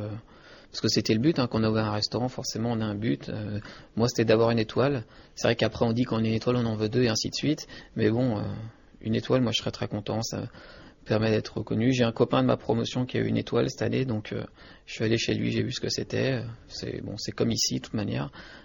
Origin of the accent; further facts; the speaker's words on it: Paris, Île-de-France, France; born there; je suis à moitié de là-bas, mon frère est né là-bas, bon, moi je suis né à Paris